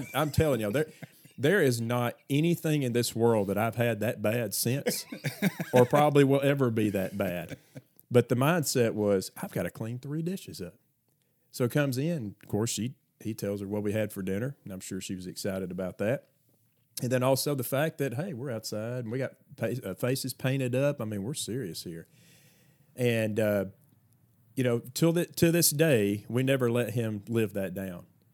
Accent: Scottsboro, Alabama, United States; we grew up in Jackson County, in Scottsboro, and we had our share of little trouble.

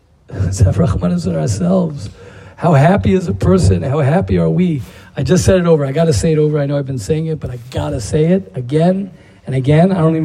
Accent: United States; Baruch Hashem, I'm an American, I'm a Yankee Doodle. I grew up in America.

